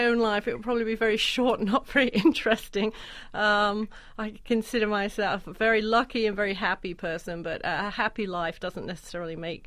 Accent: England, United Kingdom; when I was growing up in England

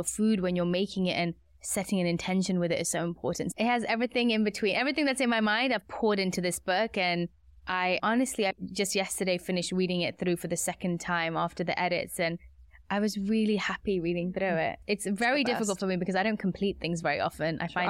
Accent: India; And I've learned that from such a young age, being Indian and having these spices in my life.

